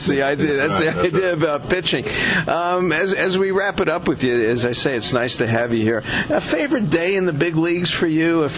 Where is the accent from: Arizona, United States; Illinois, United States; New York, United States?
New York, United States; Brooklyn; Look, I grew up in Brooklyn, so you're talking to the wrong guy right now.